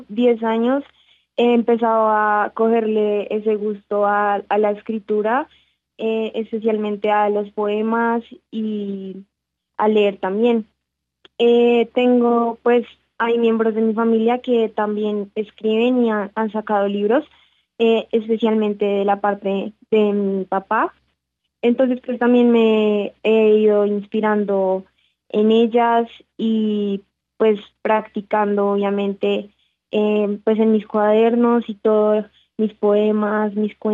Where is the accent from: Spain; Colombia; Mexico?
Colombia; más siendo colombianos todos.